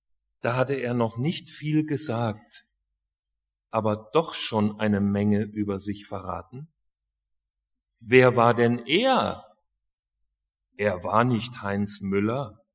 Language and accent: German; Hesse, Germany; ich bin Hesse, aber wir haben badische Kinder.